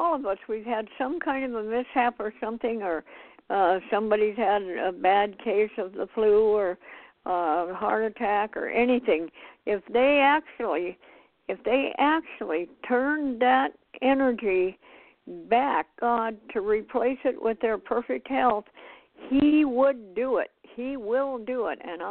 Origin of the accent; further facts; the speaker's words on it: Montana, United States; born there; And I was born in Montana, and it's colder than Finland